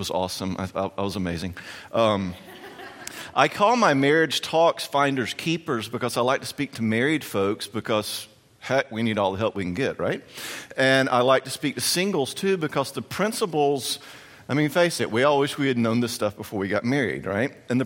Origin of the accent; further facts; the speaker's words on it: the South, United States; And yes, I do say y'all. I'm from the South.